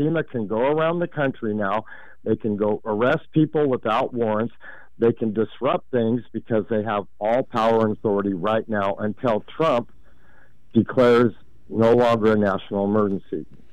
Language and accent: English; Portland, Oregon, United States; First of all, I'm a local, born and raised in the Woodstock neighborhood.